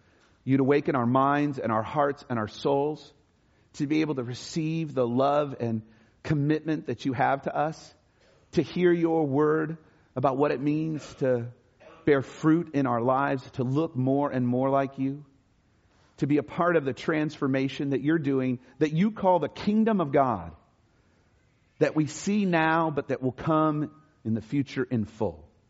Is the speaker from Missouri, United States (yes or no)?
no; Los Angeles, California, United States; now in Bay Area, United States; I realize I grew up in Los Angeles, but I realize how spoiled I am by living in the Bay Area.